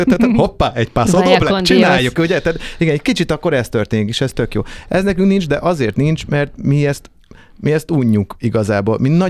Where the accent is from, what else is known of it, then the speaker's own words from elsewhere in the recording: Vojvodina, Serbia; nekem a vajdaságiasság, vagy a vajdaságiság már ugye az akcentusomban sincs benne.